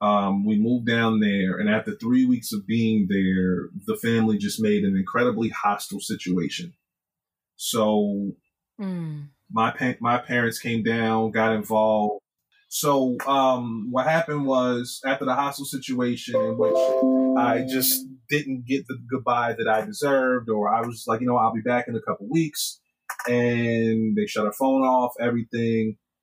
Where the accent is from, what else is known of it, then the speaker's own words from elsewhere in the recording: New York, United States; now in Atlanta, United States; So I'm from New York. I went to college. I went to Morehouse College between 2003 and 2007. Decided to stay in Atlanta.